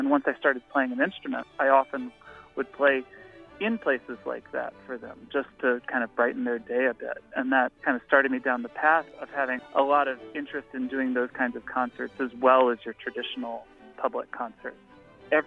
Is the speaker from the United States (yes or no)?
yes; Baton Rouge, Louisiana, United States; I remember the first time I heard chamber music performed. I was just, in Louisiana Public Schools, actually in Baton Rouge at the time